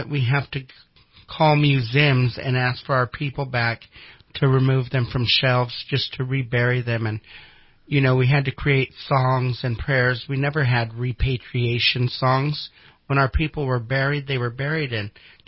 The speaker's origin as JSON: {"language": "English", "country": "United States", "said": "I live in two worlds as a native and as an American. And so, some days I get to be Wintu all day long, and other days I get to be Wintu half the day and American the other half."}